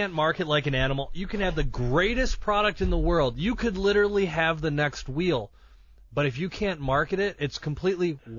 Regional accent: Toledo, Ohio, United States; I go, hey, I'm from Toledo, Ohio.

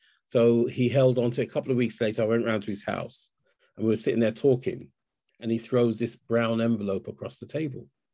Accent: England, United Kingdom; and I was from England as well.

